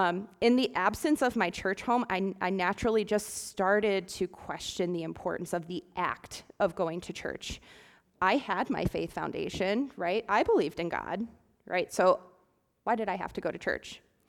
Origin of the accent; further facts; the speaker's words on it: Perrysburg, Ohio, United States; I was born and raised in the Catholic faith. I grew up in a Catholic parish out in Perrysburg, and as a family, I would say that we were pretty involved in life in the church.